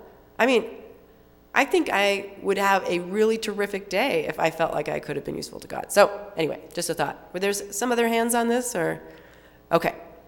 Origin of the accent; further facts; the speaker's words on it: Boston, Massachusetts, United States; And I'm from the Boston area, so he was someone that was very important in our lives.